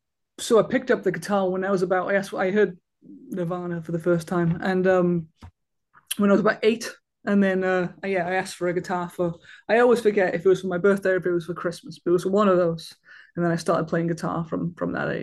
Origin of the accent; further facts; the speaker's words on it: Taffs Well, Wales, United Kingdom; Yeah, I grew up in Tafswell, which is like a sort of little village just north of Cardiff, the capital.